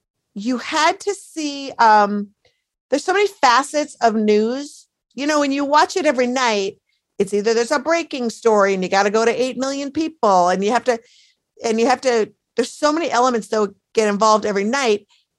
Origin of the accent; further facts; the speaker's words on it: Minneapolis, Minnesota, United States; now in Brooklyn, United States; When the book was finished, I wrote it back in my hometown of Minneapolis, and I was driving back to Brooklyn